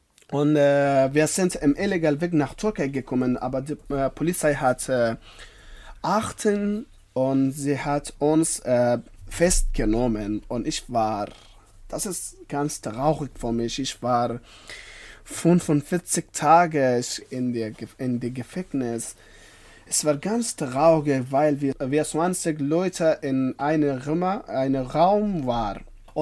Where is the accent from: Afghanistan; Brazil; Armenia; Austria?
Afghanistan; German is a second language; now in Germany; ich komme aus Afghanistan. Seit 2 Jahren ich wohne in Deutschland.